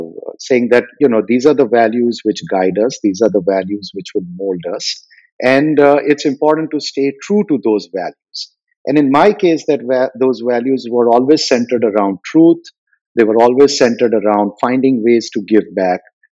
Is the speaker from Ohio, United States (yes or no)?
no; Chicago, Illinois, United States; born there; I was actually born in Chicago. My parents, like many Indian professionals, traveled to the U.S. in the early 60s.